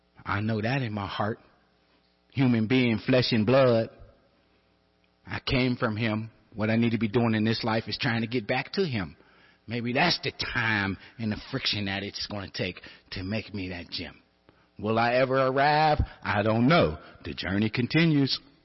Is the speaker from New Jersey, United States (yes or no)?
no; Pennsylvania, United States; I grew up in Homeward Brushton. Homeward Brushton's like any ghetto USA.